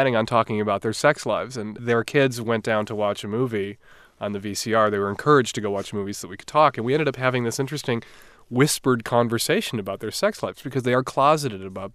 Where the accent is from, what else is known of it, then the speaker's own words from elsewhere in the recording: Chicago, Illinois, United States; as an urban lefty, I grew up in Chicago, I've never held a gun in my hand.